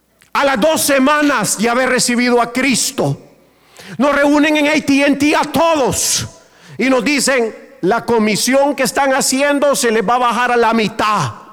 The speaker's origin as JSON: {"language": "Spanish", "country": "El Salvador", "said": "Hacía puros de marihuana usando las palabras del Nuevo Testamento que en mi país, El Salvador, los evangelistas regalaban los Nuevo Testamento en tamaño pequeño."}